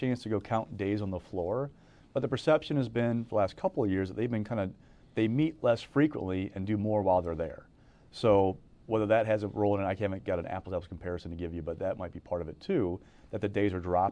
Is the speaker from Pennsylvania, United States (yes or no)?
no; Iowa, United States; Now, I grew up in Iowa. There's not a lot to do there on a Tuesday night in the middle of January, early February.